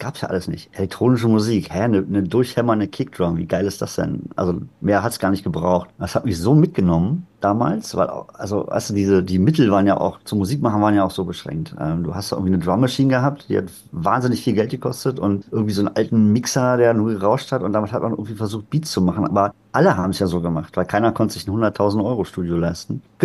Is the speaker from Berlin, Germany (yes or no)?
yes; East Berlin, Berlin, Germany; ich bin Kind aus dem Osten. Ne? Ich komme aus Ost-Berlin. Die Mauer fiel, da war ich, lass mich kurz überlegen, 11. oder so, ne? Bin schon ein bisschen älter, 79er Baujahr.